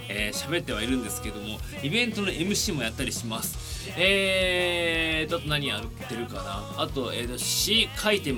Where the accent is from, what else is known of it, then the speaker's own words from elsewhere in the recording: Tokyo, Japan; 東京都出身です。東京に生まれて東京で育って32年、